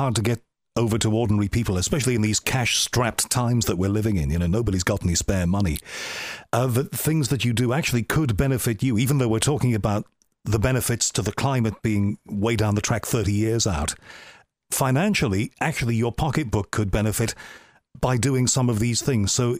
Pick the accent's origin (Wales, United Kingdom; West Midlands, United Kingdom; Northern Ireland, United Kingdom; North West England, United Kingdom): North West England, United Kingdom; Liverpool; I grew up in Liverpool, and we have this wonderful building there called the Liver Buildings.